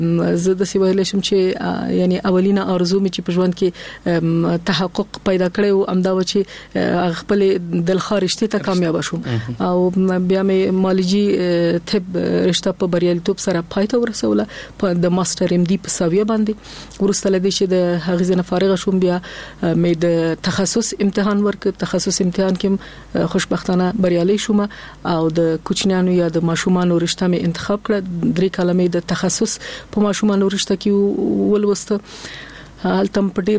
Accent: Kabul, Afghanistan; also born or lived in Nangarhar; زه د ننګرهار د ولایت یم، اما زیږیدلی په کابل کې یم.

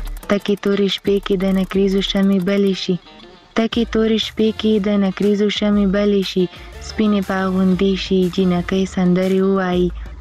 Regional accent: Khyber Pakhtunkhwa, Pakistan; زه خپیرې له وزیرستان نه یم

